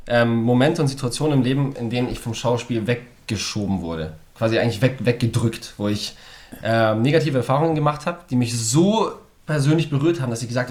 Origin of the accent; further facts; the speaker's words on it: Poland; also born or lived in Bavaria; Und das als Pole, also mit zwei polnischen Eltern.